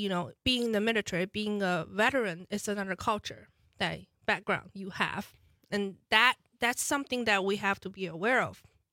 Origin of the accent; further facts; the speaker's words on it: China; English is a second language; And of course, I talk about I was born and raised in China.